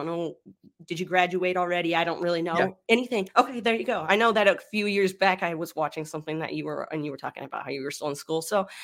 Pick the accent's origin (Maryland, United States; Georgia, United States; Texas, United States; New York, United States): Texas, United States; We're right outside of Dallas. We're like 30 minutes north of Dallas.